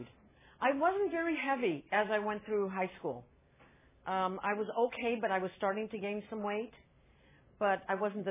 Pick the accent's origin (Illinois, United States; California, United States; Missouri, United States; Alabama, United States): Missouri, United States; St. Louis; I'm from St. Louis. Was born and raised there.